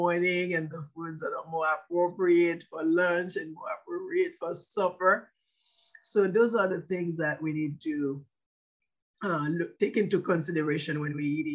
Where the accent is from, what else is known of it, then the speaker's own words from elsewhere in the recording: Haiti; now in United States; I grew up in Haiti, and there are some fruits that we had in Haiti, we do not have them in the United States. So when I had, when I came here, I had to adapt.